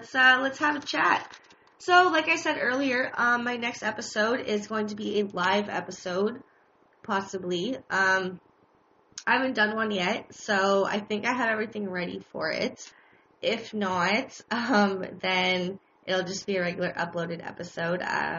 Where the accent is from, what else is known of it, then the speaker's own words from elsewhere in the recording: Canada; and yes, I am from Canada, so I figured why not do one from my country.